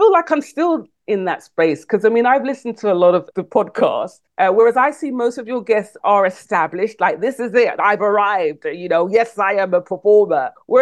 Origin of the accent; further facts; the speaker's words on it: England, United Kingdom; born there; So I was born in England. My parents are Jamaican. I have dual citizenship, Jamaican and British passport.